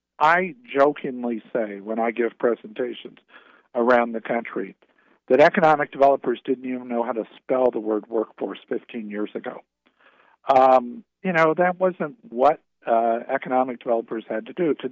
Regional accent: Newark, Ohio, United States; You know, let's take my hometown of Newark again. You know, in 1960, it was the lawnmower capital of the world. There were more lawnmowers made in Newark, Ohio, than there were any place else.

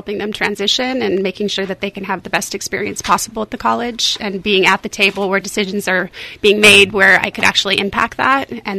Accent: Napa, California, United States; I'm a Napa native. I was born and raised in Napa. I went to all public schools, Northwood, Redwood, Vintage.

